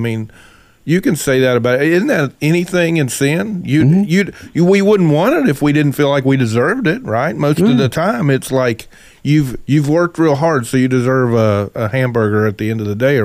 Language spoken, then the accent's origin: English; Boone, North Carolina, United States; App State in my hometown.